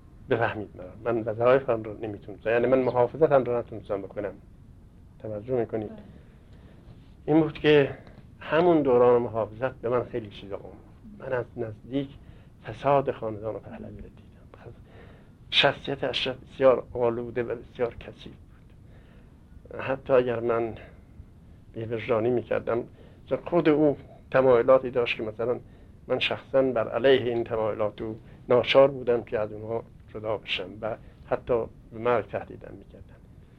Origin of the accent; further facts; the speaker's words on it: Tehran, Tehran Province, Iran; born there; در سال 1297 در تهران به دنیا آمدم. خط رأس خاندان ما در خمسه زنجان بوده، قریه کهلا و مرکز خانی ما بوده